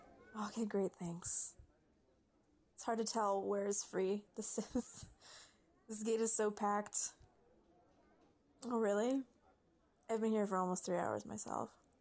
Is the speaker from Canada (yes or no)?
yes; Vancouver, British Columbia, Canada; I'm from Vancouver. I know, I should be the one wearing yoga pants.